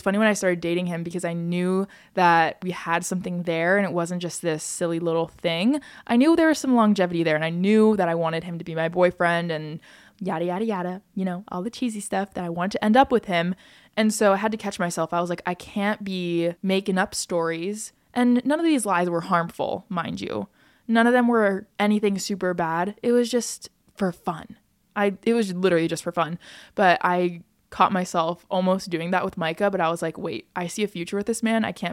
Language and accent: English; United States; because I'm an American and I'm from America